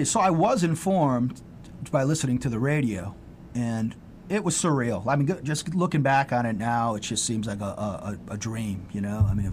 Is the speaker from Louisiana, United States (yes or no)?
yes; New Orleans, Louisiana, United States; moved away as an adult; I miss New Orleans. I consider New Orleans my hometown.